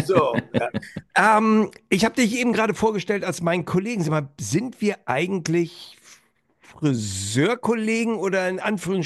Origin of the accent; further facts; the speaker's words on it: Hamburg, Germany; also als Hamburger würde ich sagen, so ganz unterdrücken kannst du es nicht.